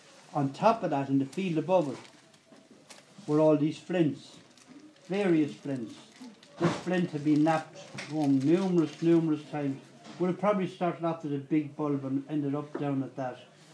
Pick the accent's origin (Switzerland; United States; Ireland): Ireland; As Irish people, we never touched that.